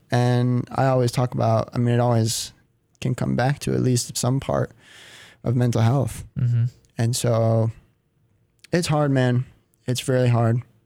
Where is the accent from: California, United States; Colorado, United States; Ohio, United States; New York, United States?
Colorado, United States; Highlands Ranch; I'm from Highlands Ranch, Colorado.